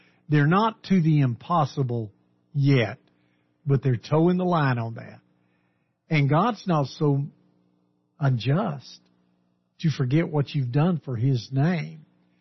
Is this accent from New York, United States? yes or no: no; Texas, United States; I remember growing up in West Texas. We had a farmer there one year.